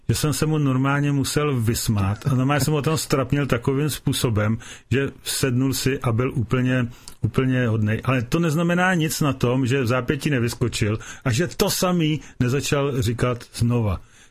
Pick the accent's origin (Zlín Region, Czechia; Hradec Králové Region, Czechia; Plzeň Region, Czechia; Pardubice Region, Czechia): Plzeň Region, Czechia; Plzeň; protože jsem tady z Plzně, že jo, a ten radar měl být tady v Brdech kousek od Plzně.